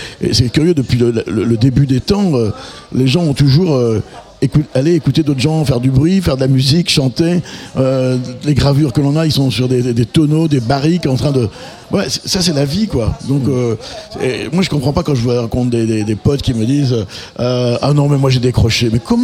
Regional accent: France; On est vraiment des Français, on râle tout le temps

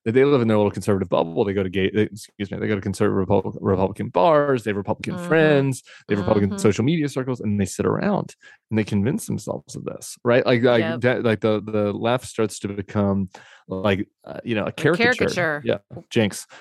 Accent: Colorado, United States; I came from Colorado. I lived in the suburbs and am gay, right?

